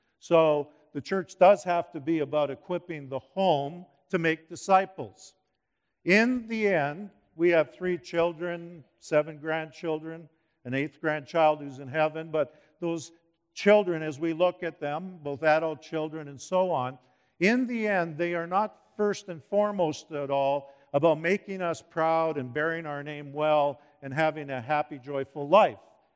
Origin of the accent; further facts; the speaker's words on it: Edmonton, Alberta, Canada; I was born and raised in Northeast Edmonton, at that time, my parents were not attending church.